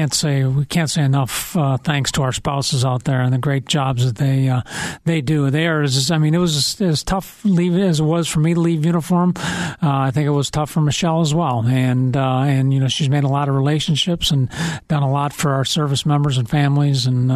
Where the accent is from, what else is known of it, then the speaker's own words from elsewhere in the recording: St. Paul, Minnesota, United States; But yeah, I grew up over in St. Paul, went to Creighton High School, and so spent all my formative years here.